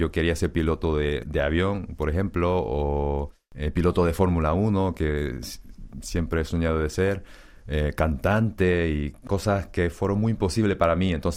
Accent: Canary Islands, Spain; also born or lived in Korea; No, nací en Corea y luego, pues, por el trabajo de mi padre, nos fuimos todos para Gran Canaria. Tenía 18 meses, creo que tenía. Al principio, cuando viví ahí, yo me consideraba español.

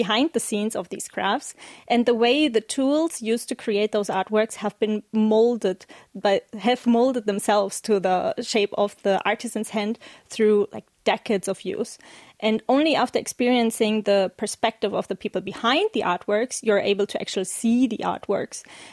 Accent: Germany; moved away as an adult; now in Korea; I'm from Germany, and I moved to Korea 4 years ago in September 2022.

